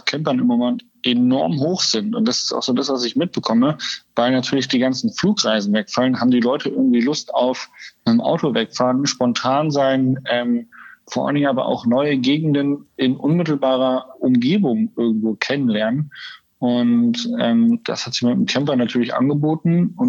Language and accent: German; Lower Saxony, Germany; war es ein bisschen der Deister, also meine Heimat